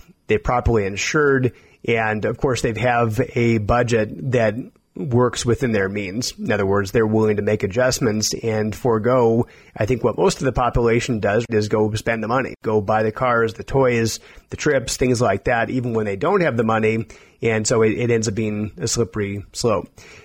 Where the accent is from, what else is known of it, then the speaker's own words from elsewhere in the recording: Iowa, United States; Originally, I grew up in Iowa